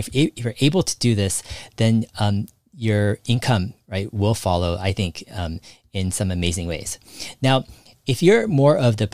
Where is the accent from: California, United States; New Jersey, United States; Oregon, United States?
California, United States; Personally, I grew up in Silicon Valley.